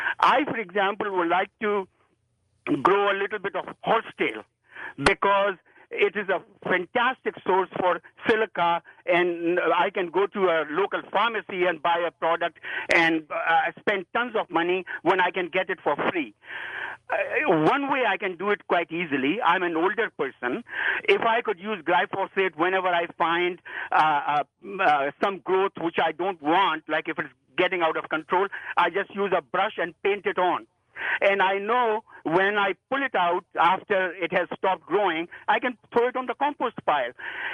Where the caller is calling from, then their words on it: British Columbia, Canada; I'm phoning from British Columbia